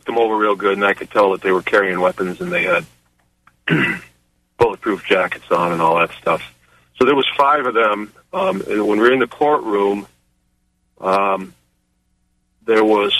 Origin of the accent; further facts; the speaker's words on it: Shrewsbury, Massachusetts, United States; And I'm from New England. I'm from Shrewsbury, Massachusetts. That's where I grew up.